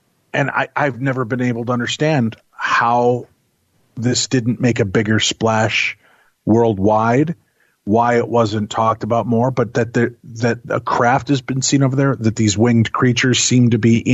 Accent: Medinah, Illinois, United States; Now, I grew up in the Chicagoland area, 22 miles west in a town called Medina.

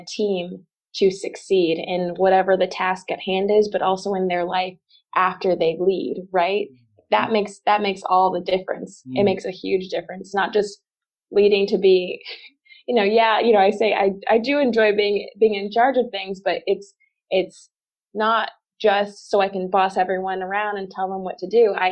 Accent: Missouri, United States; I'm born and raised in mid-Missouri. I have a wonderful family. I'm the oldest of three kids

